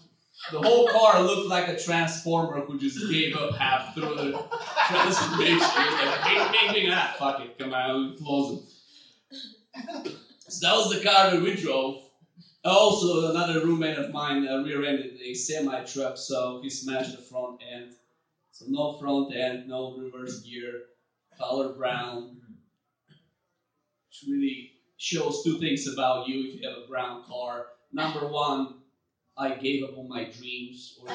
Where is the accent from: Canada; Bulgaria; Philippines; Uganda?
Bulgaria; English is a second language; now in United States; I had just moved to the country. I came to America. I'm from Bulgaria. I'm not going to explain what that is. Google it. I moved from Bulgaria to America in 2006. So I just spent 10 years in the States.